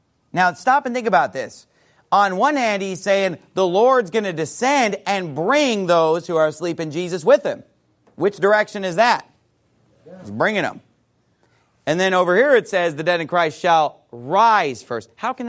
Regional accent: Sacramento, California, United States; And I'm from Sacramento, California. So when I was growing up, I would see this guy on TV.

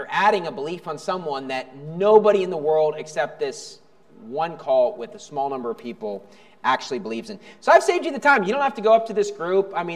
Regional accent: Burlington, Iowa, United States; born there; You know, my birthplace is from the city, Mother Burlington, Iowa, right? Burlington, Iowa.

